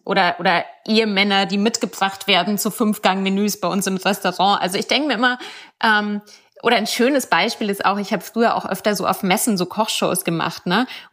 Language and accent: German; Bavaria, Germany; also born or lived in Austria; Und ich komme ja ursprünglich aus Bayern. Ich habe lange auch in Österreich gelebt.